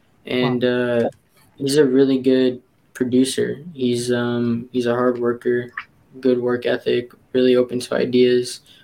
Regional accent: Orange Grove, Texas, United States; now in Corpus Christi, United States; We moved here 2008. But yeah, I'm from Orange Grove.

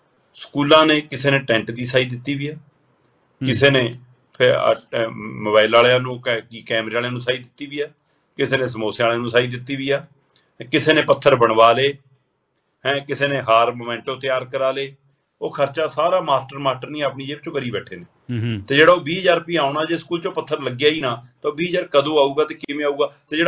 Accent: Punjab, India; ਉਸ ਸਾਰੇ ਦੌਰ ਦੇ ਵਿੱਚ ਅਸੀਂ ਪੰਜਾਬ ਦੇ ਆਪਣੇ ਸੈਂਕੜੇ ਪੁੱਤ ਗਵਾਏ

